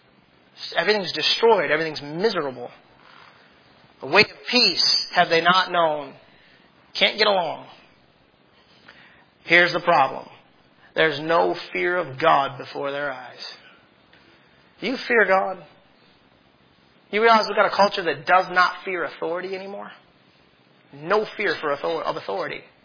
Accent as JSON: {"language": "English", "town": "Brighton", "region": "Michigan", "country": "United States", "said": "No, I'm from Brighton."}